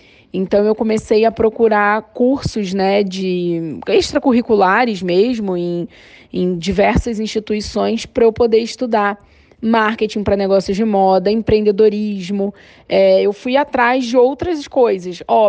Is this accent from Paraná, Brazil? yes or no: no; Nova Iguaçu, Rio de Janeiro, Brazil; also born or lived in Belford Roxo / Niterói; eu sou nascida em Belford Roxo, Baixada Fluminense, do estado do Rio de Janeiro. Fui criada em Nova Iguaçu, né, até os 14 anos, quando a minha família se mudou para Niterói. Eu venho de família normal, classe média